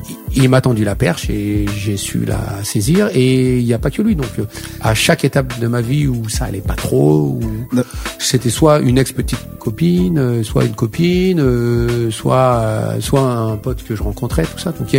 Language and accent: French; France; vrai que c'est là-bas que j'ai compris que j'étais d'abord français.